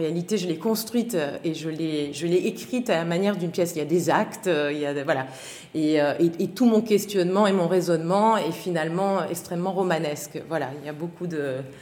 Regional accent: Aix-en-Provence, Provence-Alpes-Côte d'Azur, France; born there; Je suis née à Aix-en-Provence.

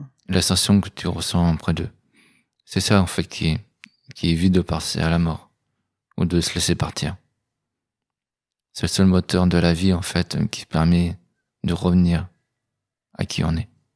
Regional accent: Tours, Centre-Val de Loire, France; Je viens de Tours, je suis à Tourangeau.

